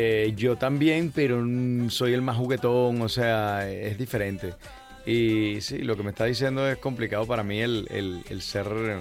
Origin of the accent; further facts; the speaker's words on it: Venezuela; now in Spain; Astrid y yo somos venezolanos, nacidos en Venezuela